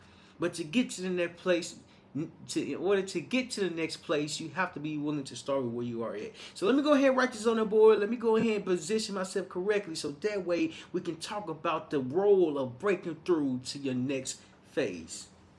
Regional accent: Little Rock, Arkansas, United States; And what I recognized growing up in Little Rock, Arkansas, is that even though you have the size

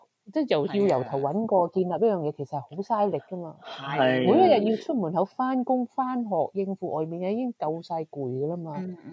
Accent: Hong Kong; 系我香港人嘅时候，我明明已经系读紧大学嘅时候

